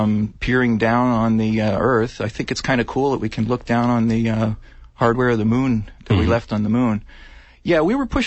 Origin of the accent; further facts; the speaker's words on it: Florida, United States; I grew up in Florida, and, you know, it was the best show that Florida had at the time.